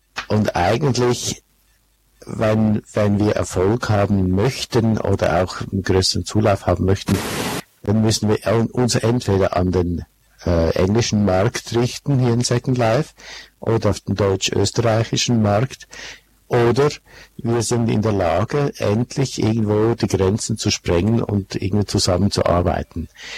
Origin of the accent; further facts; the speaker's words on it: Switzerland; Müsste ich dann sagen, sind wir Schweizer ein Volk von Egomanen?